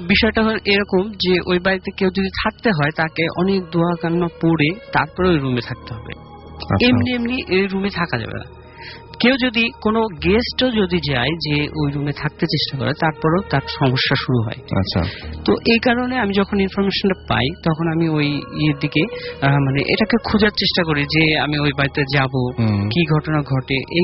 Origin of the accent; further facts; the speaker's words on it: Rajshahi, Rajshahi Division, Bangladesh; সবাই জানে যে রাজশাহী থেকে এসেছি।